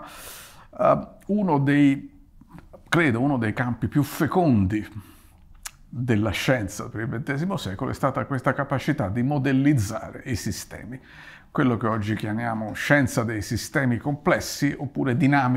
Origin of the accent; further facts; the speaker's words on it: Florence, Tuscany, Italy; sono italiano, sono fiorentino, nato a Firenze e vivo ancora a Firenze.